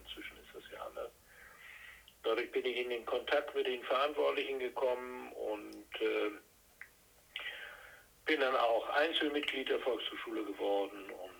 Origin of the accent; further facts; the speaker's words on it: Jever, Lower Saxony, Germany; also born or lived in Frankfurt (Oder), Germany; 1942 in Frankfurt an der Oder geboren, in Jever, Kreis Friesland, aufgewachsen und zur Schule gegangen.